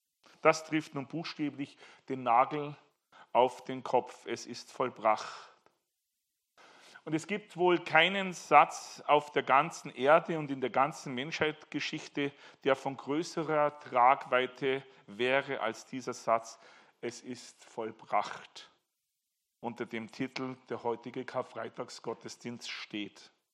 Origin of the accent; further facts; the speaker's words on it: Bad Reichenhall, Bavaria, Germany; born there; ganz in der Nähe meiner Geburtsstadt Bad Reichenhall.